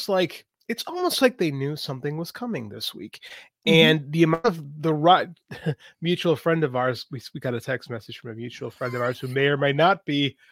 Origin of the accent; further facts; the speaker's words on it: Midwest, United States; I mean, I'm a Midwesterner.